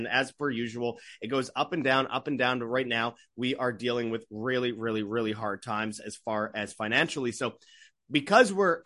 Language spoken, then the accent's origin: English; Canada; as a Canadian